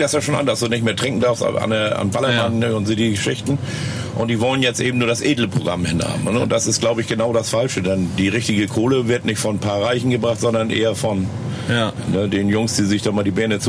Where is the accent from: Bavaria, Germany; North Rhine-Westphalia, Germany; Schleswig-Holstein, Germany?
Schleswig-Holstein, Germany; Kiel; born there; Nee, ich bin nicht Hamburger, ich bin im Kiel geboren.